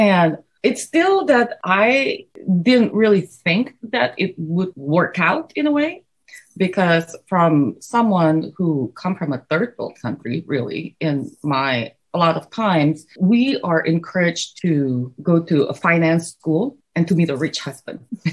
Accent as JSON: {"language": "English", "country": "Indonesia", "tie": "born or raised there", "second_language": "English", "said": "I grew up in Indonesia."}